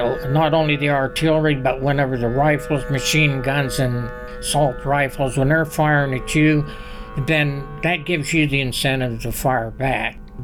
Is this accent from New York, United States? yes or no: no; Ellwood City, Pennsylvania, United States; I'm from Elwood City, Pennsylvania.